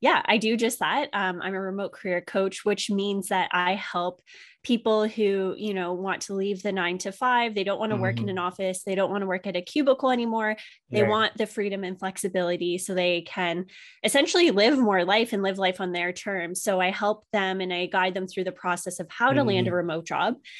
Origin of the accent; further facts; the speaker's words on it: Canada; I grew up in a very traditional, I led a very traditional life. I'm from Canada, a small town in Canada.